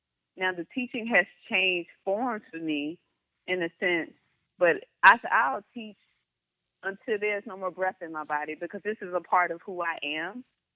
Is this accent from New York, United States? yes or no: no; Mississippi, United States; I teach in a way that it's important for people to know, number one, that I am from Mississippi.